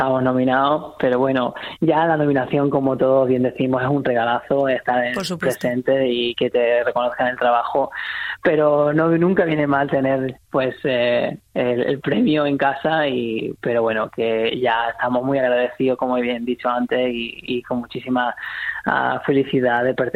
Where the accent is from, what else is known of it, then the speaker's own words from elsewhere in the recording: Vilches, Andalusia, Spain; porque yo soy de allí, de Vilches, y nunca he tenido esa oportunidad